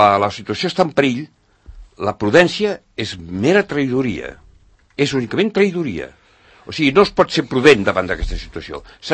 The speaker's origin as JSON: {"language": "Catalan", "region": "Catalonia", "country": "Spain", "said": "soc català"}